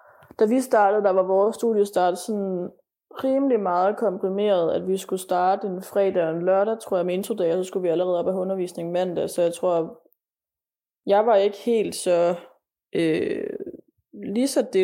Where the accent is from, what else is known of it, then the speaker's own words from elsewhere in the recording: Odense, Region of Southern Denmark, Denmark; og jeg er 25 år, og jeg er født og opvokset her i Odense